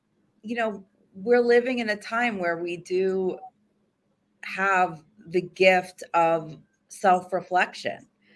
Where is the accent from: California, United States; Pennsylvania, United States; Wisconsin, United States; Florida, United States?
Pennsylvania, United States; I had to leave my home in New York City and move back to where I grew up in Pennsylvania and move in with my parents.